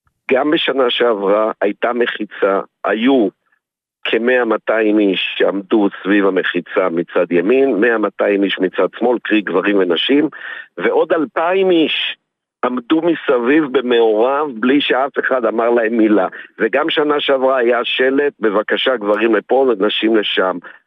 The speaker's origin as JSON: {"language": "Hebrew", "town": "Tel Aviv", "region": "Tel Aviv District", "country": "Israel", "tie": "born or raised there", "said": "אני נולדתי בתל אביב, עד גיל 10 חייתי בתל אביב, וחזרתי לפני 6 שנים לתל אביב."}